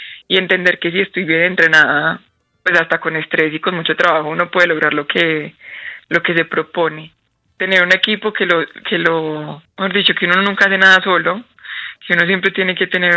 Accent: Pereira, Risaralda, Colombia; Yo crecí, nací y crecí en Pereira.

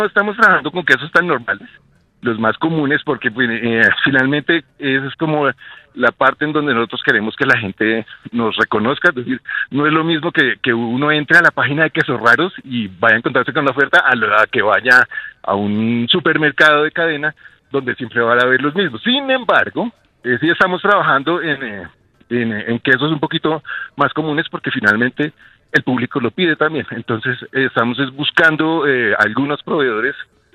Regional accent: Colombia; vemos que la mayoría de nosotros como colombianos preferimos los quesos frescos

